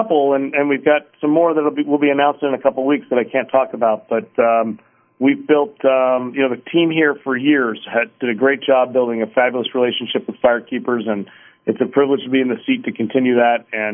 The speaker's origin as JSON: {"language": "English", "town": "Philadelphia", "region": "Pennsylvania", "country": "United States", "tie": "born or raised there", "said": "I'm a Philly. I was born in Philadelphia, grew up just outside of it"}